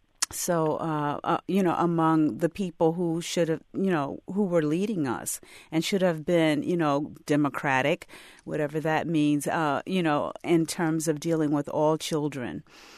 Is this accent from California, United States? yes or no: no; Norfolk, Virginia, United States; I experienced the same thing growing up in Norfolk, Virginia, in a segregated school system where we only had black educators and administrators